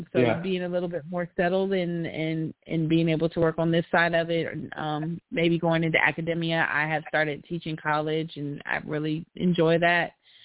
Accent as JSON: {"language": "English", "region": "Ohio", "country": "United States", "lives_now": "Alabama, United States", "said": "I am actually from Ohio. Yeah, and I live in Alabama."}